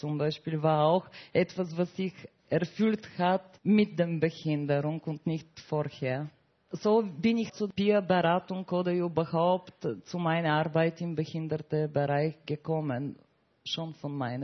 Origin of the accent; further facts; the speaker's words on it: Bulgaria; moved away as an adult; now in Vienna, Austria; Ich bin Bulgarin. Ich lebe jetzt schon 17 Jahre in Wien. Vorher in Bulgarien habe ich mein Studium abgeschlossen